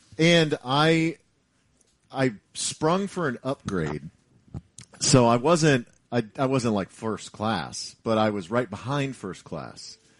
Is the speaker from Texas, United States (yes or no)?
yes; Dallas, Texas, United States; And I was like, no, I'm from Dallas. I'm going out there for work.